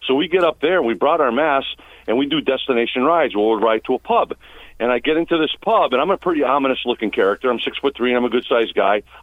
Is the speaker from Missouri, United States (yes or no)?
no; Massachusetts, United States; We go four-wheeling up in New Hampshire every year. I'm from Western Mass.